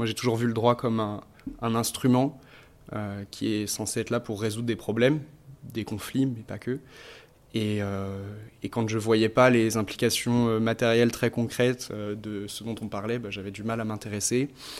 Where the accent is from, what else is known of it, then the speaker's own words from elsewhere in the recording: Vallet, Pays de la Loire, France; J'ai grandi à Valette, c'est une petite commune au sud de Nantes, perdue dans le vignoble, c'est la capitale du Muscadet.